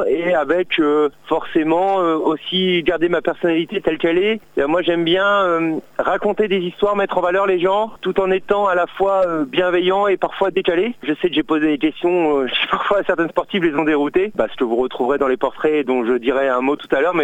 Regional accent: Normandy, France; moved away as an adult; j'ai 54 ans, je suis normand d'origine, je suis arrivé en Sarthe en 1990, donc ça fait un petit bout de temps que je fréquente ce beau territoire

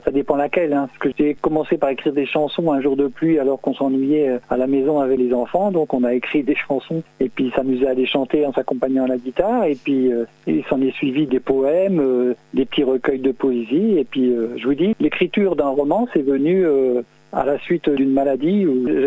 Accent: Pays de la Loire, France; born there; moi je suis né en Sarthe et j'adore mon département.

